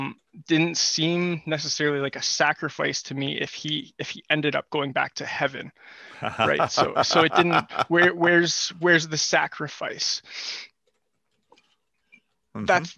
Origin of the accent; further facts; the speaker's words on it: Manitoba, Canada; I was living in the city, and we were not living in I'm from Manitoba.